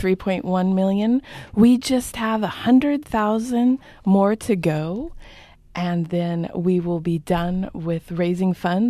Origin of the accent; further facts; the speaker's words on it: California, United States; now in Santa Barbara, United States; Originally inland, close to Bakersfield.